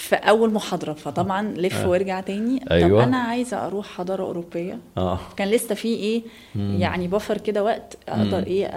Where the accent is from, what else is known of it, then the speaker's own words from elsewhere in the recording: Egypt; انا اصلا ما كنتش مولوده في مصر لان كان اهلي عايشين بره. والرحله ابتدت لما جينا هنا مصر.